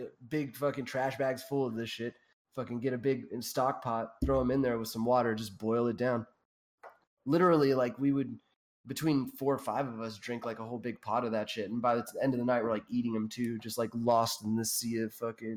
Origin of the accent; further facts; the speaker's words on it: the South, United States; I grew up in the South and you didn't fucking buy mushrooms.